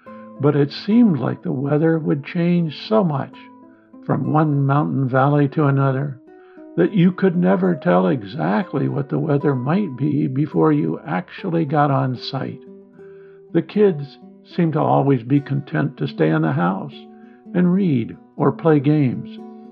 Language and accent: English; Iowa, United States; We grew up in Iowa, and the weather was very important.